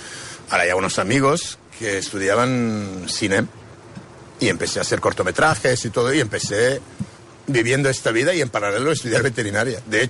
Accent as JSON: {"language": "Spanish", "country": "Serbia", "tie": "born or raised there", "also_born_or_lived": "Romania", "second_language": "Spanish", "moved": "yes", "said": "esto yo lo viví en Rumanía ya, no estuve ahí, y esto sí que afectó mi pueblo también, afectó toda Serbia."}